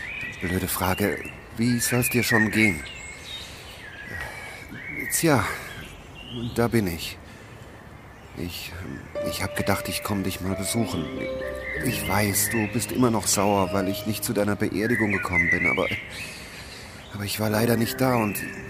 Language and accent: German; Wiesbaden, Hesse, Germany; Nein, ich komme aus Wiesbaden.